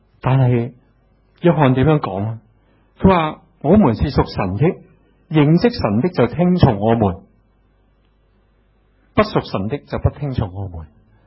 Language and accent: Cantonese; Hong Kong